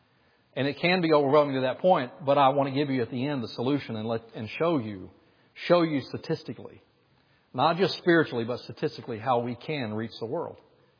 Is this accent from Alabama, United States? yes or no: yes; Alabama, United States; born there; accent: hillbilly; my heart language is hillbilly English. I was born in Alabama, so I can revert back to that accent if you would like.